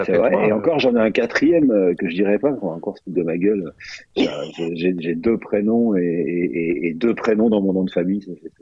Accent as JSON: {"language": "French", "town": "Blaye", "region": "Nouvelle-Aquitaine", "country": "France", "tie": "born there", "said": "je suis né à Blaye-Blaye, mais je ne sais pas si ça se dit, ça. C'est en Gironde"}